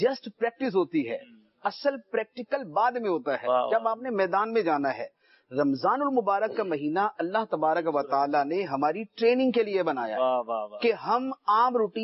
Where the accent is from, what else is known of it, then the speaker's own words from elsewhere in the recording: Faisalabad, Punjab, Pakistan; now in Karachi, Pakistan; میرا تعلق فیصل آباد سے ہے، سردار آباد سے، اور میری پیدائش بھی وہاں کی ہے، اور میرا آبائی گھر بھی ادھر ہی ہے، میری جو فیملی بھی، جو میرے بھائی ہیں، والدہ ہیں، وہ بھی وہیں پر ہیں. اور لیکن سن 2000 سے میں کراچی میں ہوں،